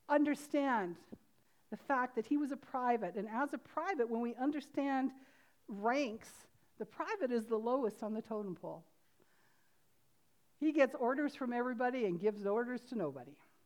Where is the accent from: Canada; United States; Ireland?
Canada; because I'm a Canadian, born and bred.